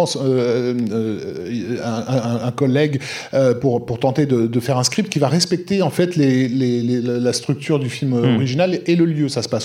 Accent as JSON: {"language": "French", "town": "Paris", "region": "Île-de-France", "country": "France", "tie": "born or raised there", "said": "Personnellement, quand j'étais gamin, à la Goutte d'Or"}